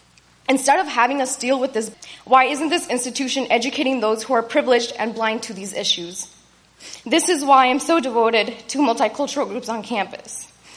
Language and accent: English; Sioux City, Iowa, United States; to which I respond, Sioux City, Iowa. Born and raised, Sioux City, Iowa.